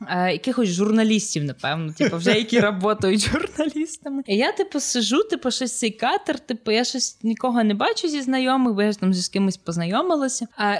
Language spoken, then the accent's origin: Ukrainian; Ivano-Frankivsk, Ivano-Frankivsk Oblast, Ukraine; ну, тобто виїхала в велике місто, та я сама з Франківська